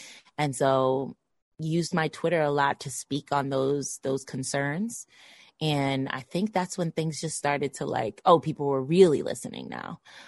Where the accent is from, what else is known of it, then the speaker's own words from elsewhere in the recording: Brooklyn, New York, United States; I'm from Brooklyn, so I've watched … a lot of my career